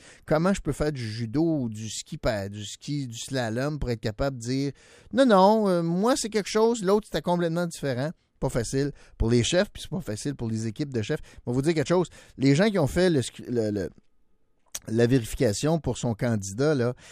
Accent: Quebec, Canada; Puis chez nous, en Outaouais

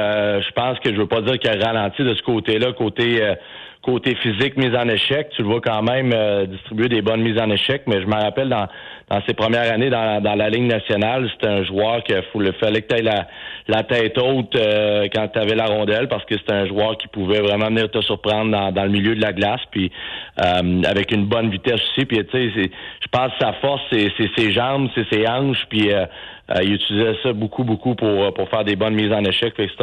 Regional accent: Quebec City, Quebec, Canada; on vient de la même place, on vient de Québec.

